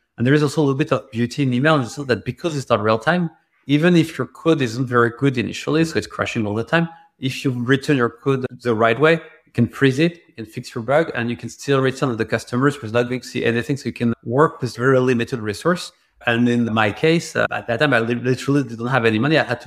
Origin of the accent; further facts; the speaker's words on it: France; English is a second language; moved away as an adult; so I'm from France. And in France, the reason I actually started a business is I couldn't have a good job offer.